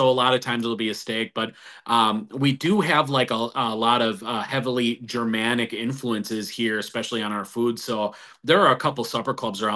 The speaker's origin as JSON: {"language": "English", "region": "Wisconsin", "country": "United States", "tie": "born or raised there", "said": "I born and raised in Wisconsin, you have to."}